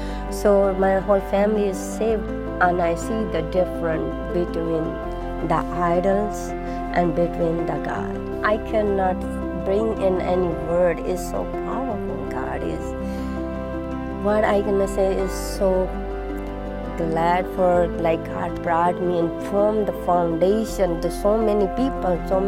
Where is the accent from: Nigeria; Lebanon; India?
India; English is a second language; now in United States; And I'm from India. I was from Sikh culture. I came in America in 1998.